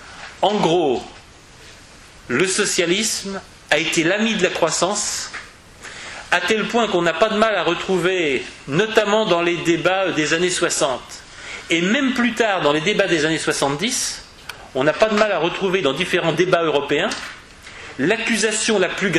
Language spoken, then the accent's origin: French; France; et puisque je suis français